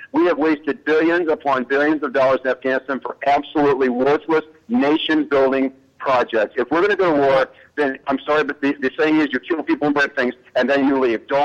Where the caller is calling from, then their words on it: Indianapolis, Indiana, United States; Yeah, well, I'm an American soldier